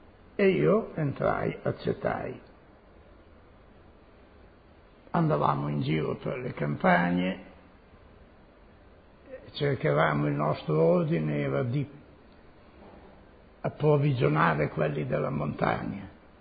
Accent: Castel Maggiore, Emilia-Romagna, Italy; born there; Sono nato a Castelmaggiore, un paese vicino a Bologna, il 27 maggio 1923.

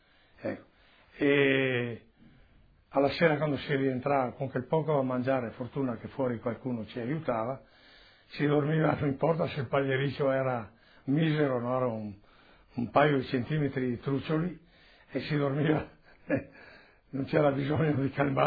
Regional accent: Feltre, Veneto, Italy; born there; sono nato a Feltre il 12 ottobre del 1926.

